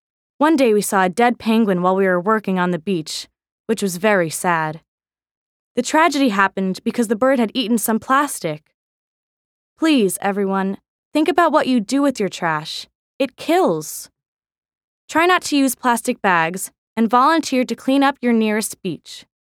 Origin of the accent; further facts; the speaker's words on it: New York, United States; Hey, I'm a New Yorker, and nothing beats a New York-style pizza.